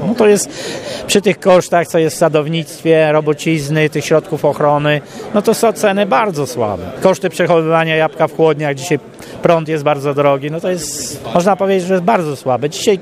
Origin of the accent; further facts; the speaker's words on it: Świątniki, Świętokrzyskie Voivodeship, Poland; pochodzę z miejscowości Świątniki, w gminie Obrazów.